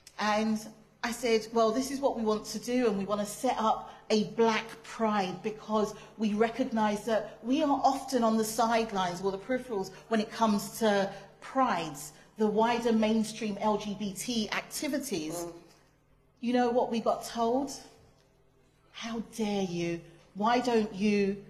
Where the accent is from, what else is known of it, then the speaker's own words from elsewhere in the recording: Islington, London, United Kingdom; I'm from Islington, so they could have topped up my oyster.